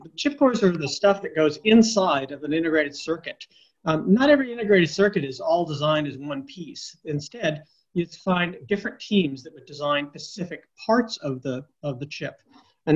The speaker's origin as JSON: {"language": "English", "region": "California", "country": "United States", "tie": "born or raised there", "said": "I grew up in Silicon Valley. And when I say that, I don't mean just simply that I was in physically the same place."}